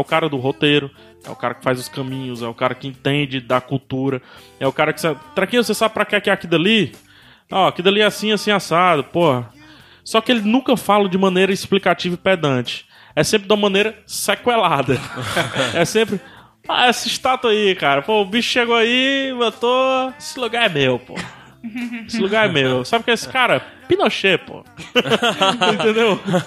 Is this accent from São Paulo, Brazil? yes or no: no; Ceará, Brazil; accent: Ceará; Também eu sou cearense com peso do sotaque.